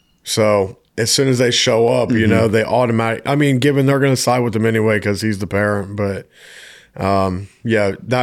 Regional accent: Mid-Ohio Valley, United States; I'm from a place called the Mid-Ohio Valley, which is where Ohio and West Virginia border each other.

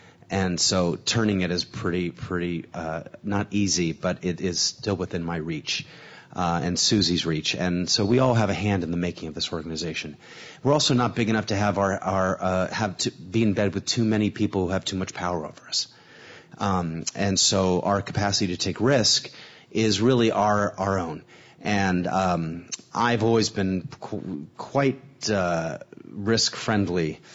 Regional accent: San Francisco, California, United States; I knew Berklee Rep growing up in San Francisco and in college and graduate school, and it was one of the great theaters of America then.

